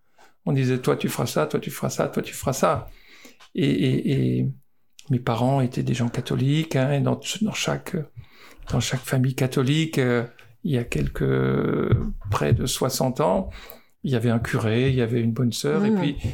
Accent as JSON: {"language": "French", "town": "Mommenheim", "region": "Grand Est", "country": "France", "tie": "born or raised there", "said": "Moi, je suis né à Mommenheim, un petit village du Bas-Rhin, et ma maison était à 50 mètres du terrain de foot. On était une grande famille, on était 4 garçons."}